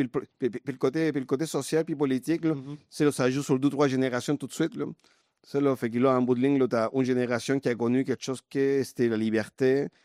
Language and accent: French; Santiago, Santiago Metropolitan Region, Chile; Au Chili, là, ben, moi, je suis né à Santiago. Là. C'était quand même une ville, là, de... à cette époque-là, peut-être 6 millions de personnes.